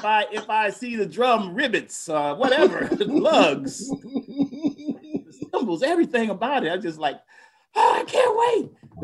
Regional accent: Kissimmee, Florida, United States; Well, I grew up in Kissimmee, Florida in 1955, August 12th. So I'm a Leo.

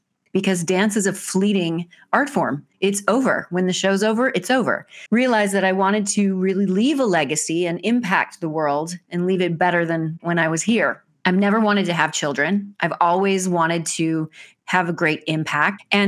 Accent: Arnold, Missouri, United States; I grew up in Arnold, Missouri on a small farm, and my grandmother had an eighth grade education, never learned to drive the car

